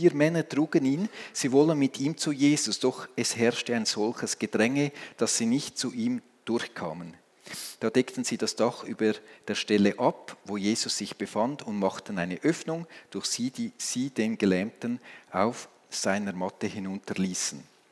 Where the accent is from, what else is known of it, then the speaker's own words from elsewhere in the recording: Switzerland; Okay, ich weiß, ich bin Schweizer. Es geht auf Schweizerdeutsch viel besser.